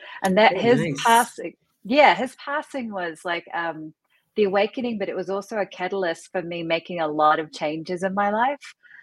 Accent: New Zealand; So I'm originally from New Zealand. If you've heard the term Kiwis

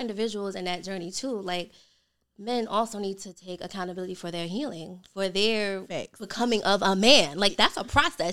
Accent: Brooklyn, New York, United States; So I'm from Brooklyn, from New York, so...

